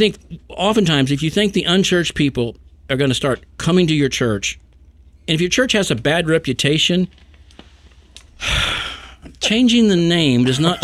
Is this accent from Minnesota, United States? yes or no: no; Independence, Missouri, United States; I grew up in Independence